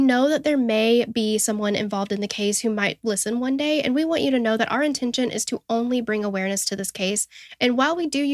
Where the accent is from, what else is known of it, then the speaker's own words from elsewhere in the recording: Southern United States, United States; But just remember that we are two girls from the South, and hopefully we don't ruin this.